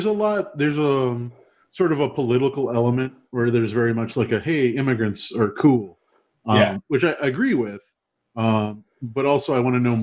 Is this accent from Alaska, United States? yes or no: no; Texas, United States; So the first one was in El Paso. I'm from Texas. Big fan.